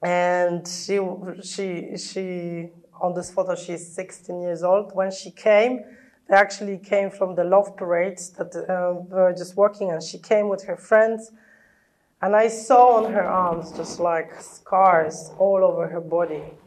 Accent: Poland; English is a second language; I was from the Catholic family, and we have really a huge move now in Poland among Catholics, you know, charismatic Catholics. But when I was growing up, nobody explained me that it's about personal relationship with Jesus.

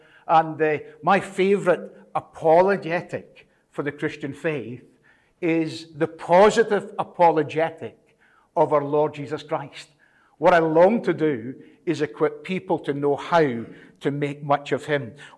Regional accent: Scotland, United Kingdom; I'm from Scotland. I live in Scotland, but I move out into the UK and Ireland.

